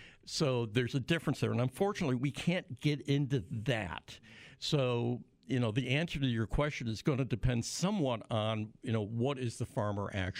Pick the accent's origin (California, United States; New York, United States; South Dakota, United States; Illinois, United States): Illinois, United States; A grain farmer, I'm from Illinois, and it's corn and beans.